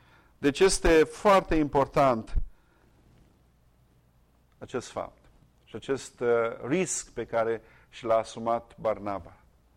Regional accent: Satu Mare, Satu Mare County, Romania; noi am crescut câțiva ani la Satu Mare, lângă orașul Satu Mare și erau foarte mulți maghiari acolo.

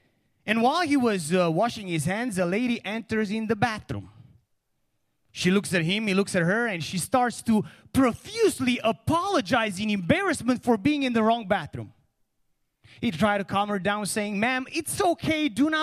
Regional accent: Romania; I grew up in Romania, and in 1991, I started going to school, first grade, and I had the same professors that were teaching in the communist system.

